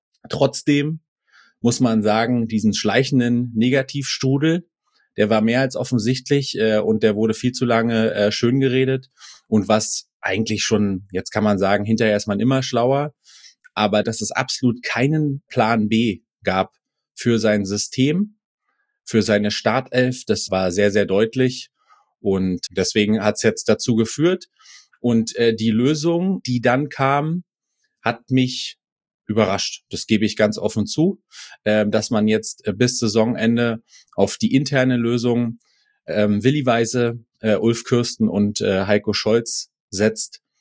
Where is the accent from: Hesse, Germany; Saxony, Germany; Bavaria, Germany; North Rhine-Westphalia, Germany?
Saxony, Germany; Dresden; Als Dresdner